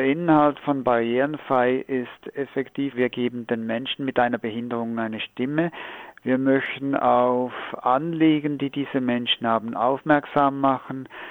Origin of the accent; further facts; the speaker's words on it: Switzerland; now in Schwerin, Germany; ich bin ja kein deutscher Staatsbürger, ich bin ja Schweizer, und ich habe schon in der Schweiz Rundfunk gemacht.